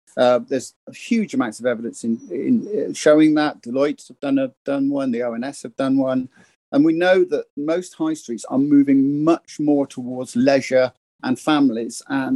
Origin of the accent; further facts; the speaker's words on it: Clevedon, South West England, United Kingdom; also born or lived in Wells; I was born in Wells in Somerset. I was brought up in Clevedon. I know market towns well.